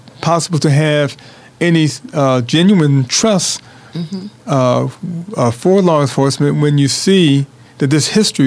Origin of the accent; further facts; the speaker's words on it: Chicago, Illinois, United States; I can tell you when I was growing up in Chicago, I was arrested several times just going home from work.